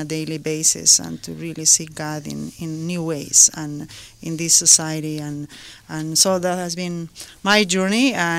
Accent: Peru; moved away as an adult; as I said. I'm from Peru. I've been here since 1984. At that time, I was a young adult

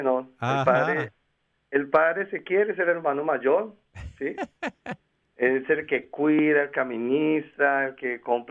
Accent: Colombia; Sigo yo, que vengo de Sudamérica, de Colombia, me uno a ellos

